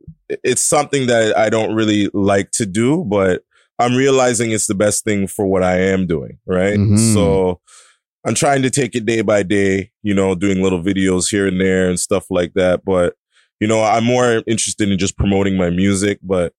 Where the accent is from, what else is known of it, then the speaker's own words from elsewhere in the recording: Toronto, Ontario, Canada; also born or lived in Mississauga; Yeah. I was born in Toronto, Etobicoke, grew up till I was in my teens, and then I moved to Mississauga.